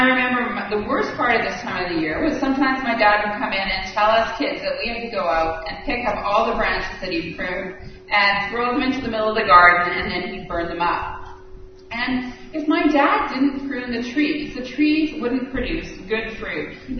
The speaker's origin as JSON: {"language": "English", "region": "British Columbia", "country": "Canada", "tie": "born or raised there", "said": "I grew up in the Okanagan, and we had a small orchard in our backyard, a small apple orchard."}